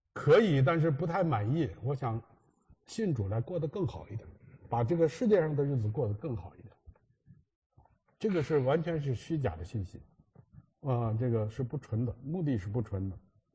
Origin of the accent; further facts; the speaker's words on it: China; 因为我们中国人的信呢，中文里头那个相信，什么叫相信啊？